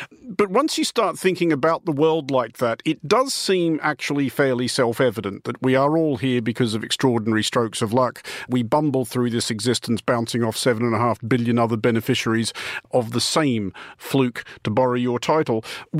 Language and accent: English; Australia; I'm Australian